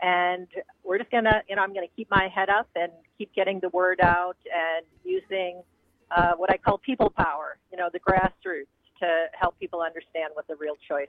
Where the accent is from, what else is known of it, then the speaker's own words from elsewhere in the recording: Chippewa Falls, Wisconsin, United States; And, you know, I grew up in Chippewa Falls, so that's kind of where I got my values and what made me the person I am today.